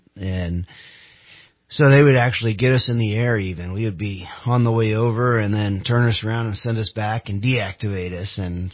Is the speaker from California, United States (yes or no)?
yes; California, United States; I'm not. I'm from Central Cal. I'm down Hanford, Lemoore, Fresno area. Moved up here 4 years ago to kind of expand our programs up here in Northern Cal.